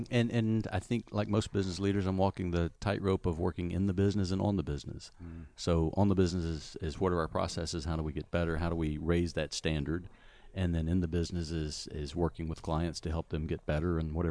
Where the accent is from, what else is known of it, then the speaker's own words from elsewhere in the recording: Alabama, United States; also born or lived in North Carolina / South Carolina / Athens, Georgia; Grew up originally in Alabama, and then I moved a couple of years to North Carolina, a couple of years to South Carolina, and then Athens, Georgia.